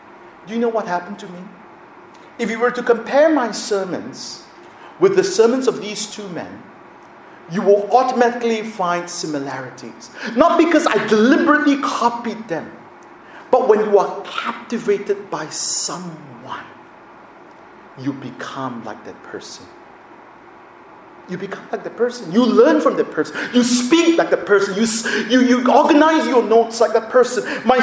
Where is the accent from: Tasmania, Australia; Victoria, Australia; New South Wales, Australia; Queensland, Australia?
New South Wales, Australia; Sydney; When I was growing up in Sydney, we attended a church in Sydney called Wesley Mission.